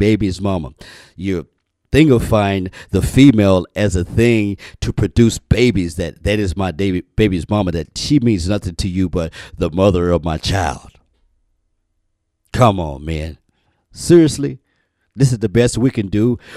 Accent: Midwest, United States; I was told years ago, growing up in the Midwest, that a person can show you better than they can tell you about their character.

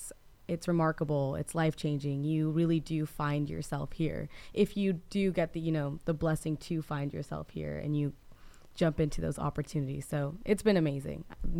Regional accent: Sacramento, California, United States; I am a senior political science major here at Dominican. I'm originally from Sacramento.

